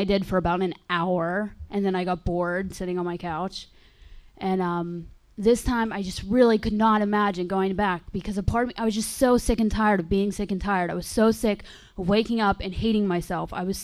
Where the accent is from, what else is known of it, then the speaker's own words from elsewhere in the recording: Pittsburgh, Pennsylvania, United States; moved away as an adult; now in London, United Kingdom; Well, first of all, I'm from Pittsburgh, Pennsylvania. I just came to London not that long ago.